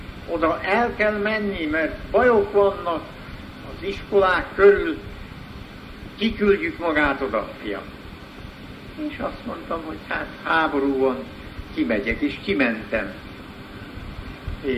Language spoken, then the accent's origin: Hungarian; Transylvania, Romania; én Erdély vagyok, Erdélyből jöttem.